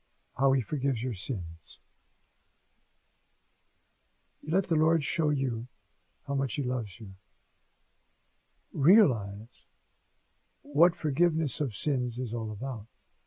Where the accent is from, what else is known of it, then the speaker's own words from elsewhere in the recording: New York, United States; I realize I'm a New Yorker, and we talk to everybody. That's the way we are.